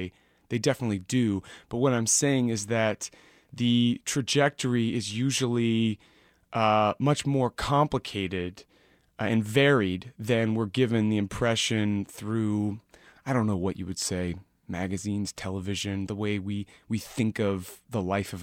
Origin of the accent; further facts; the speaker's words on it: Kansas City, United States; I can't help but hear a little like a little bust on my hometown in it, you know, because I figure why not Kansas City?